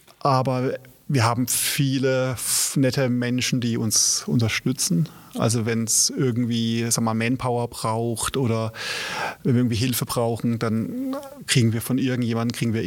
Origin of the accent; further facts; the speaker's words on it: Germany; Das merke ich auch als Deutscher, obwohl ich die Sprache nicht spreche.